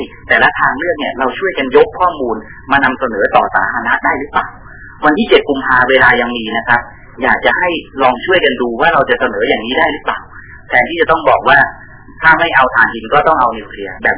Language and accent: Thai; Southern Thailand, Thailand; รอบนี้ผมคนใต้ถูกคนเหนือก็คือท่านน้องประหลัดหลอกนะ